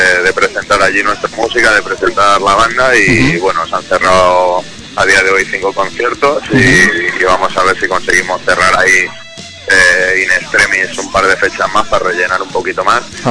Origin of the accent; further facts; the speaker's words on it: Madrid, Community of Madrid, Spain; Ya te digo, nosotros somos madrileños y es nuestra plaza favorita